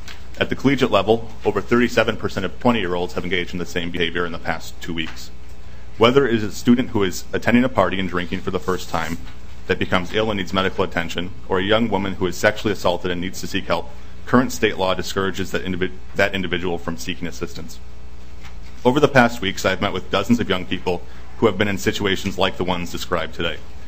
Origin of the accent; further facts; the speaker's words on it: Rochester, Minnesota, United States; and I'm originally from Rochester, Minnesota.